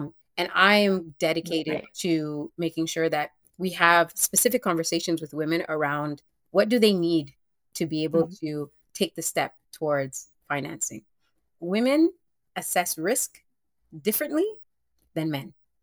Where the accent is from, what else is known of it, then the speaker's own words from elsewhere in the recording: Canada; And this is a way in which you can act every day as a Canadian who may believe that I can affect change in my country to make this landscape fair and better for everyone.